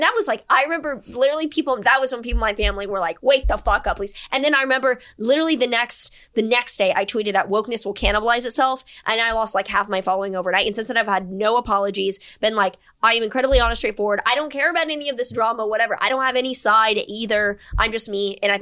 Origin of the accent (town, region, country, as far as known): Houston, Texas, United States; born or raised there